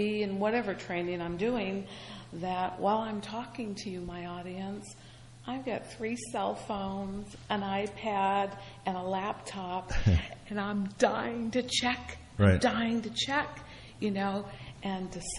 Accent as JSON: {"language": "English", "town": "Akron", "region": "Ohio", "country": "United States", "moved": "yes", "lives_now": "New Jersey, United States"}